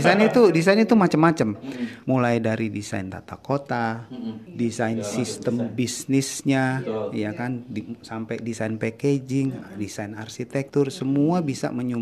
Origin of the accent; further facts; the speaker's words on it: Kalimantan, Indonesia; Terus saya kan kebetulan dari Kalimantan asalnya.